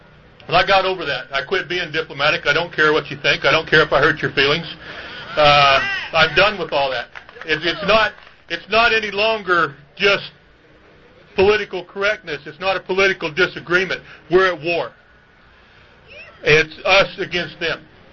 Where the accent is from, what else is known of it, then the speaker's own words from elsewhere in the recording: Arizona, United States; I come from Arizona, a lot of things, and believe it or not, I live in Navajo County, Arizona